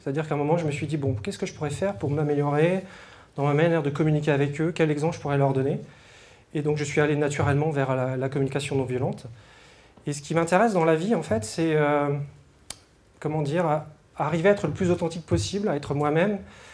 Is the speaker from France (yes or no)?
yes; Rennes, Brittany, France; Et moi, je viens de Rennes